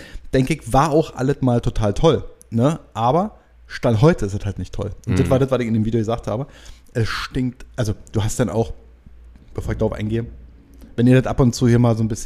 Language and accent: German; Rothenburg ob der Tauber, Bavaria, Germany; Die schönste Stadt der Welt.